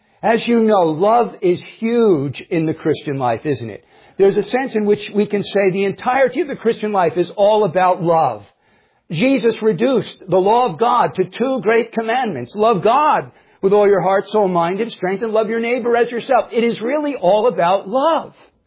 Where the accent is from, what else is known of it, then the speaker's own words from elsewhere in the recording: New Jersey, United States; We're all from New Jersey, right? So we like things straight. I grew up just 11 miles from here, so I am a New Jersey person at heart